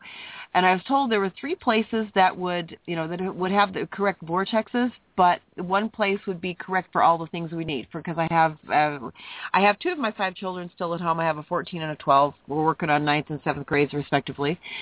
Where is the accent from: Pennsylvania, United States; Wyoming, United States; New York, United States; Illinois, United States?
Wyoming, United States; also born or lived in Hawaii, United States; I was going to say, after I was born in Hawaii, my parents decided to move to Wyoming.